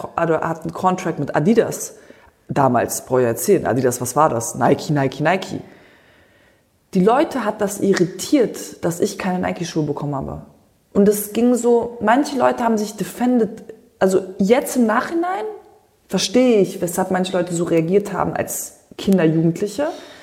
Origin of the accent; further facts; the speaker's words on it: Berlin, Germany; ich komme aus Multikulti Berlin, bei mir gibt's alles, von Türke bis Kurdin bis Schwarz, Weiß, Gelb, Grün